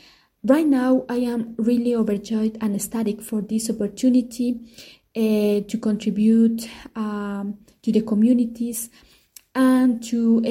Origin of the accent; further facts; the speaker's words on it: Toca, Boyacá, Colombia; English is a second language; I am 20 years old. I come from Toka. Toka is a small town surrounded by nature, mountains. It is an astounding town.